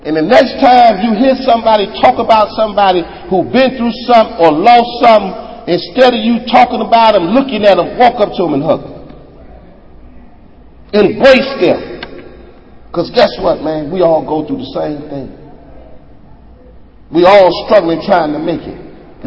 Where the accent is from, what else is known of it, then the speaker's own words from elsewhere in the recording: Chicago, Illinois, United States; Now, I'm from Chicago. Chicago cold ain't got nothing on North Dakota cold.